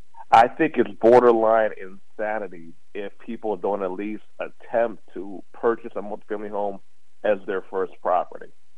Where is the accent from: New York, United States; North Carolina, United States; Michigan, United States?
New York, United States; born there; am a proud Black man of Jamaican heritage. I was born in New York, but my parents are from Jamaica, so I'm West Indian background.